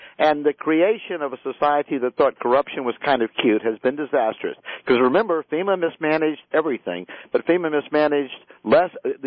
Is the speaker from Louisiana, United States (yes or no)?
yes; Louisiana, United States; also born or lived in Mobile, Alabama; I mean, I was born in Mobile, but I was raised in Louisiana from 8 years all the way through college. Pearl River, Slidell, New Orleans, all places totally devastated by this event.